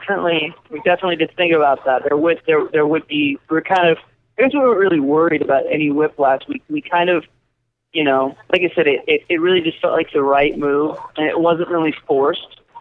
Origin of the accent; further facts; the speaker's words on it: California, United States; at least for me personally, I grew up in Southern California, so maybe I'm a bit biased